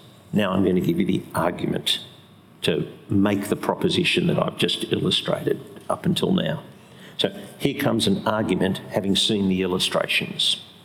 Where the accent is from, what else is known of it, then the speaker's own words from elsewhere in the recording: Australia; You think, hang on, I'm an Australian. I don't show my feelings.